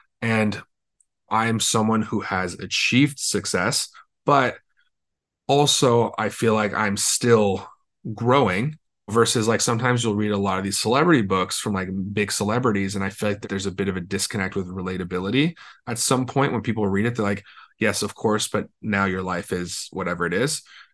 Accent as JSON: {"language": "English", "town": "Los Angeles", "region": "California", "country": "United States", "tie": "born or raised there", "said": "I'm from Los Angeles, born and raised. This cafe was off of Skid Row in downtown."}